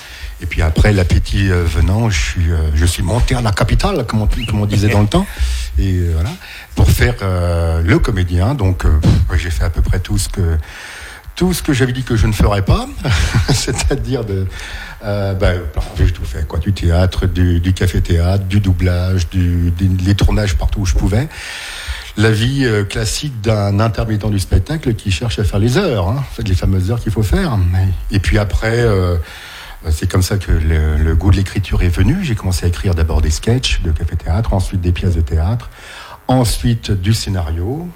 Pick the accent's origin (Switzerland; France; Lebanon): France; Troyes, Grand Est; Oui, champenois. Parent d'Épernay, j'ai grandi à Troyes, donc je suis vraiment estampillé champenois.